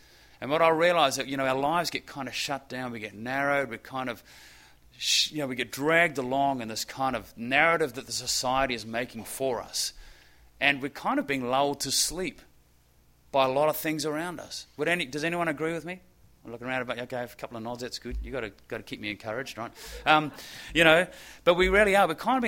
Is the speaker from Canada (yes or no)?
no; New Zealand; apart from growing up in New Zealand where we went to school in bare feet.